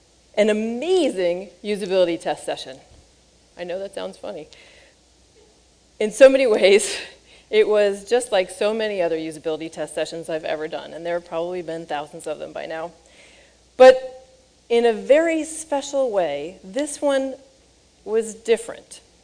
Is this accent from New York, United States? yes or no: no; Michigan, United States; As a Michigander, I can safely say that we are among the least smug people in the world